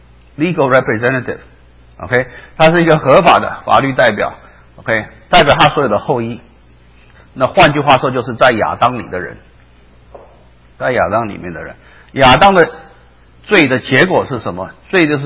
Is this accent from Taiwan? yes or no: yes; Taiwan; 我记得我小时候在台湾，我妈妈烧饭